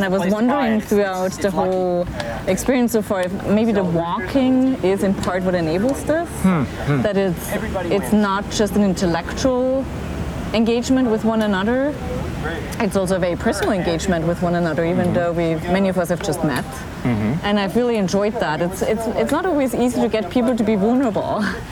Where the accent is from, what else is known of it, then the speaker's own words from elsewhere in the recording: Salzburg, Austria; English is a second language; I'm from Austria, where there's a lot of mountains. I grew up in a town called Salzburg, which is right next to the Alps.